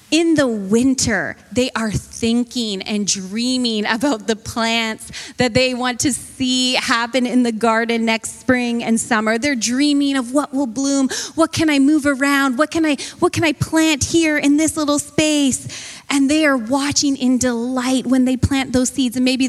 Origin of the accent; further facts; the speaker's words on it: Canada; everywhere you drive, there's Canada flags, and I love it. We are Canadian. We are proud. We have our maple leaf.